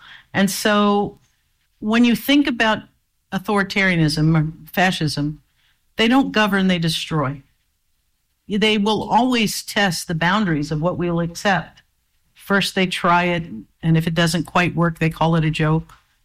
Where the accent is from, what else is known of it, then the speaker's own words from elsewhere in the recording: Florida, United States; You know, I grew up on the Panhandle.